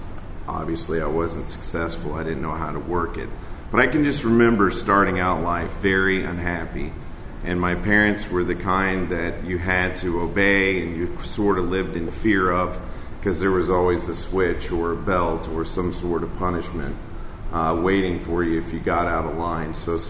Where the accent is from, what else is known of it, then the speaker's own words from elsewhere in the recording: Georgia, United States; I grew up in East Cobb, not too far from here.